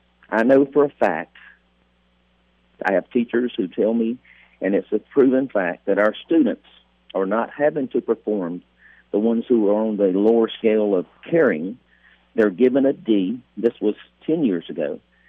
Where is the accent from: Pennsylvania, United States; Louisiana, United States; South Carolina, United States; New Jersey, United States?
South Carolina, United States; Pelzer; I live in Williamson. I'm from Pelzer, a lifelong resident. Been in my same house for like 37 years. From here, live here, not going anywhere.